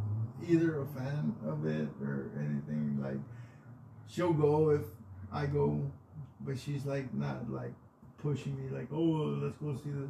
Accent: Texas, United States; like, us growing up in Texas

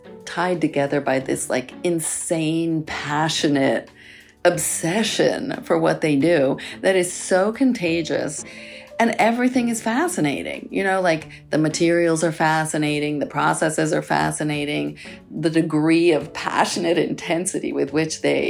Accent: Florence, Tuscany, Italy; So, as you said, I am from Florence, and Florence is the seat of the Renaissance

